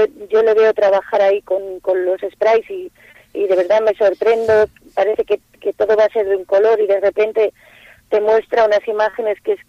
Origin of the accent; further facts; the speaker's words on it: Laredo, Cantabria, Spain; los que somos de Laredo ya conocemos la belleza de Laredo y sabemos cómo es su playa, de fina arena, etcétera, los kilómetros de playa, y la disfrutamos.